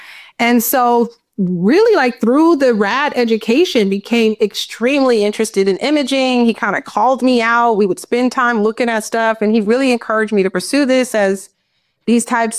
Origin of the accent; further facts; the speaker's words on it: San Francisco, California, United States; I grew up in San Francisco in the Western Addition neighborhood, which now has a new name, but the area just above downtown, really beautiful area in San Francisco, born and raised.